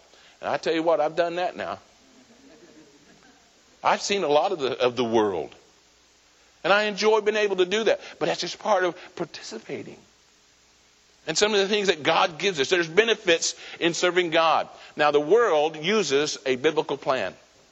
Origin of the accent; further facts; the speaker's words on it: Springfield, Missouri, United States; also born or lived in Oklahoma; I was born here in Oklahoma, but I live most of my life in Missouri. And that's about all I can say. I was born here, and then Mom and Dad took us to Missouri. We live around Springfield most of our years.